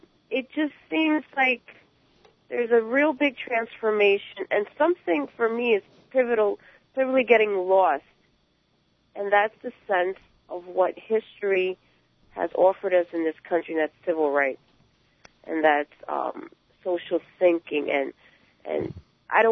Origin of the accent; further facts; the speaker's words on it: New York City, New York, United States; but at least here as a New Yorker, it's like too many things.